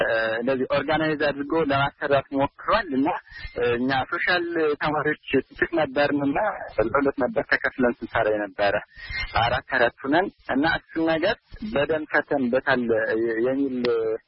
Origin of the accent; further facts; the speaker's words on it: Amhara, Ethiopia; born there; ምዕራብ ጎጃም ዞን ሰከላ ወረዳ ነው የተወለድኩት። ገጠራማ ክፍል ነው።